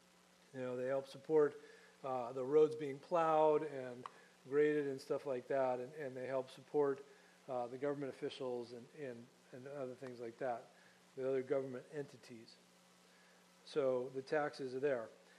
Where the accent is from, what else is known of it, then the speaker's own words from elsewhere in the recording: Connecticut, United States; Growing up in the Northeast, there's toll roads.